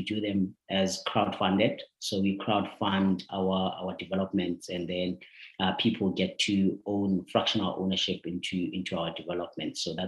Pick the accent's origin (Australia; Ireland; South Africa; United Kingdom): South Africa; Tembisa, Gauteng; I grew up in Tembisa at a squatter camp called Emma de la Wofa, arguably the most poverty-stricken part of Tembisa. I was raised by a single parent.